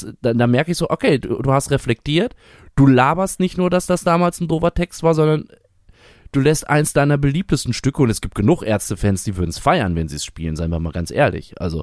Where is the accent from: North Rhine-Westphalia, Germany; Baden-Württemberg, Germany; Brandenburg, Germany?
North Rhine-Westphalia, Germany; Bünde; ich komme aus Bünde, das ist so ein paar Kilometer von Bielefeld entfernt